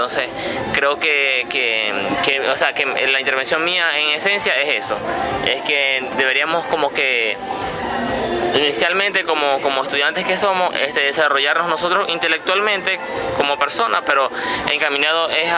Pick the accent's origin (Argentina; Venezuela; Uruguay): Venezuela; Maracaibo, Zulia; born there; Yo nací en Maracaibo, pero igual yo conozco mi territorio ancestral, conozco ampliamente todo el territorio Wayuu y sé que soy de ahí, pero permanezco por otras situaciones aquí en Maracaibo.